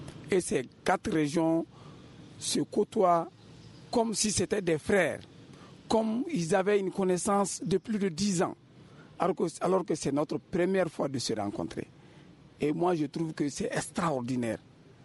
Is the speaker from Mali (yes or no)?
yes; Mali; nous sommes tous des Maliens.